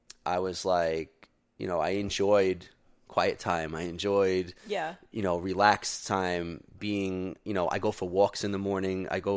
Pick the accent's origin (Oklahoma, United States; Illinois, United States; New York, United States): New York, United States; We're both from New York and shit.